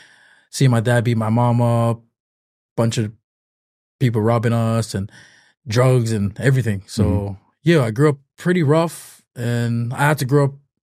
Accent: Nanakuli, Hawaii, United States; I grew up in Nanakuli. This is where I'm from right here. But I grew up in a rough town

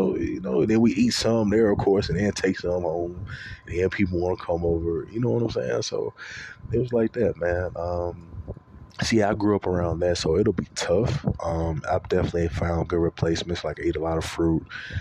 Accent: Louisiana, United States; So, you know, I'm from Louisiana, I live in Texas.

